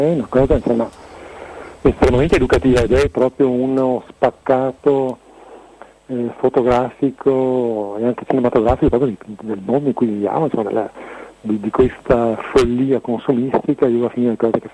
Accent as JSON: {"language": "Italian", "town": "Verona", "region": "Veneto", "country": "Italy", "said": "Un veronese anche, perché in realtà è indietro veronese, ma sono un veneto sostanzialmente."}